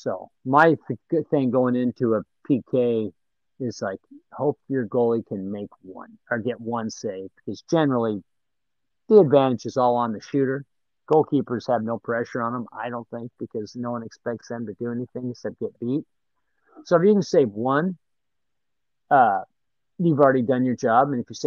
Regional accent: Nebraska, United States; We didn't have water of that nature where I grew up in Nebraska. We had a river.

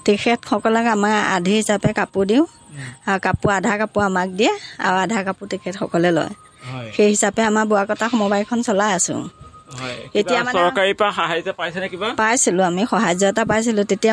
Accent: Nagaon, Assam, India; Nagaon Bebejia.

